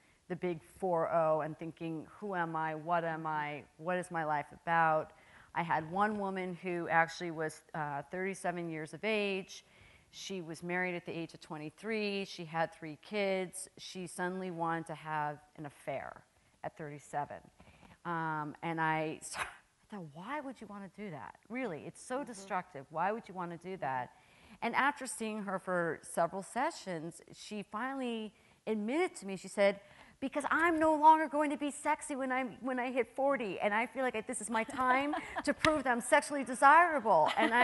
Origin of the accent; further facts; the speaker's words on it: New York City, New York, United States; I'm from New York City, so, but you know, I think that they do have a much greater appreciation of therapy because they've seen how I've used it.